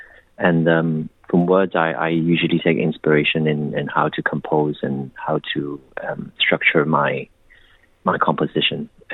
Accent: Hong Kong; English is a second language; also born or lived in United Kingdom; I am born and raised in Hong Kong, and I studied psychology back in UK and went back to Hong Kong as a singer-songwriter.

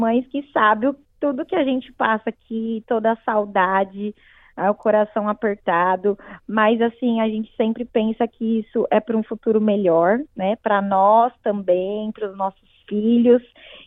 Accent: Brazil; moved away as an adult; now in Australia; desde que eu saí do Brasil, eu tinha isso em mente, de seguir esse caminho. E, assim, é como um sonho para mim estudar isso aqui na Austrália também.

